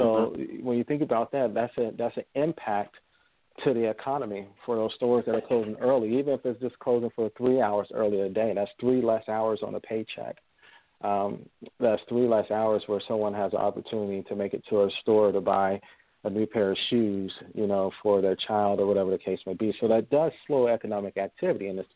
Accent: United States; for me as an American, was embarrassing.

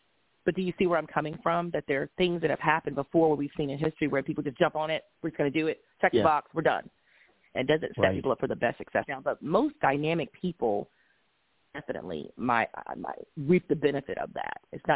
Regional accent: Mississippi, United States; But I'll just say, hey, I'm a Southern woman. It's okay. I'm from Mississippi. You know, it's how we say it.

